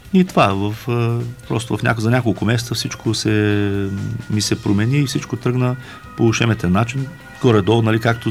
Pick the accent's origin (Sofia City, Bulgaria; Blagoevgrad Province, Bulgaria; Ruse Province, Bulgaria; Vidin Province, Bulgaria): Ruse Province, Bulgaria; Ruse; От Русе. Аз съм от Русе. Израснал съм в семейство.